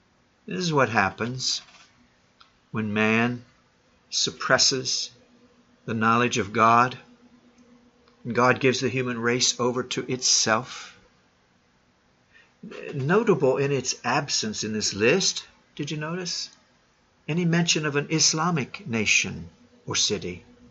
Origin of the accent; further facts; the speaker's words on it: Columbus, Ohio, United States; now in Chicago, United States; Yeah, Chicago was in the top 15, my hometown now. Sadly, so was my original hometown, Columbus, Ohio, in the top 15 with the same as Chicago.